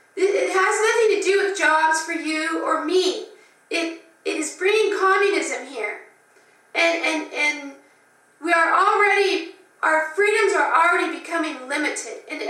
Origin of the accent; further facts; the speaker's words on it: Caldwell, Idaho, United States; born there; I was born in Caldwell, Idaho, graduated from Caldwell Senior High.